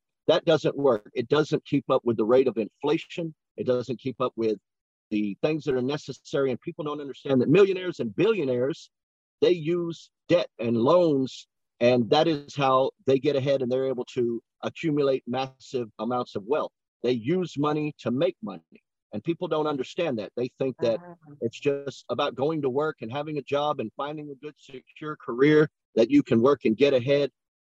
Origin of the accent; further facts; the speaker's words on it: Cayman Islands; now in United States; Well, actually, I grew up in the Caribbean, in the Cayman Islands, one of the top financial districts in the world.